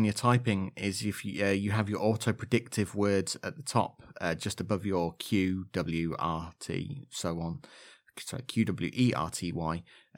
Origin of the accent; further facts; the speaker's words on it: East Midlands, United Kingdom; accent: Leicestershire; even with my slightly Leicestershire accent, but Leicestershire is a place in the UK for those outside of the UK